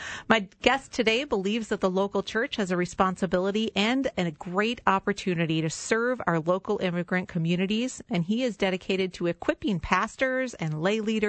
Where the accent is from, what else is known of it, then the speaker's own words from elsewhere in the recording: Minnesota, United States; accent: Norwegian Minnesotan; or in my Norwegian Minnesotan accent, I will say ….